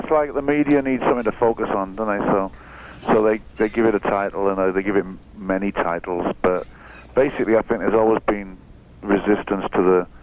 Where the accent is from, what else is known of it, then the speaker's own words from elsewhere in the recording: Wales, United Kingdom; I'm from Wales.